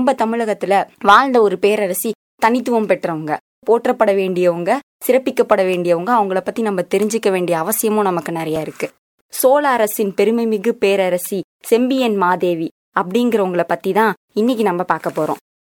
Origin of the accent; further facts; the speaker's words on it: Sembian Mahadevi, Tamil Nadu, India; என்னோட ஊர் பேர் வந்து செம்பியன் மாதேவி குடி. இது வந்து அரியலூர் மாவட்டத்தில் ஒரு சின்ன கிராமம். இந்த கிராமத்தில் தான் நான் வளர்ந்தேன்.